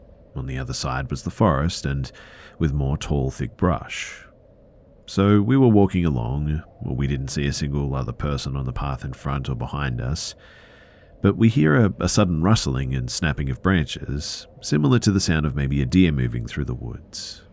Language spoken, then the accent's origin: English; India; The thing is, too, is that I'm from India, of all places.